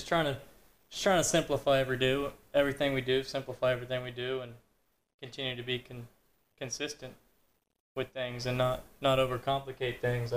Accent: Indiana, United States; I'm from Indiana.

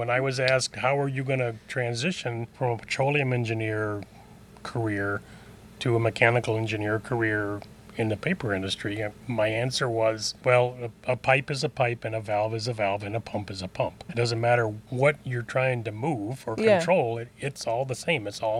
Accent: Texas, United States; accent: Texan; So I learned then that I needed to learn how to talk Minnesotan. I didn't need to talk like I was from Texas anymore.

